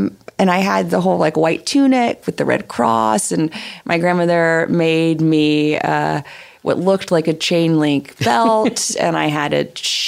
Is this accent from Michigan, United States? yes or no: no; Little Rock, Arkansas, United States; And when I was growing up in Little Rock, yes, my teachers and the public librarians were still predominantly women.